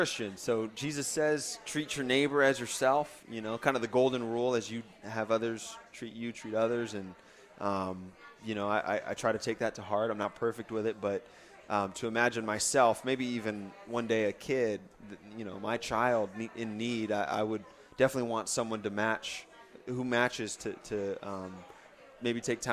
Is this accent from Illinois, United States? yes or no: no; California, United States; So I'm from Northern California, and my dad loved football, loves football.